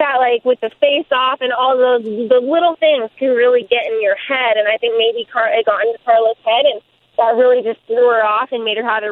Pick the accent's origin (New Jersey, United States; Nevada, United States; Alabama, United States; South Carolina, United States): Nevada, United States; Reno; Yeah, I'm from Reno. My parents live here at home, but all of my training camps are in Sacramento